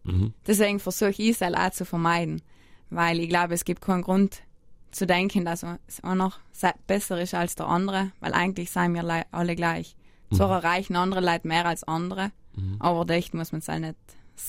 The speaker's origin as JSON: {"language": "German", "region": "Trentino-Alto Adige", "country": "Italy", "said": "ich bin eine Südtirolerin"}